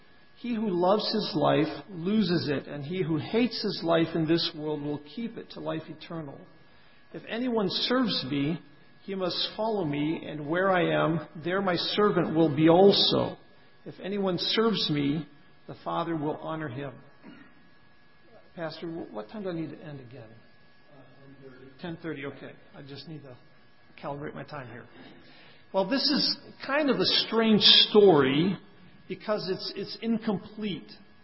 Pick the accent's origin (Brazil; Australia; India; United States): Brazil; I'm a missionary kid. I grew up in Brazil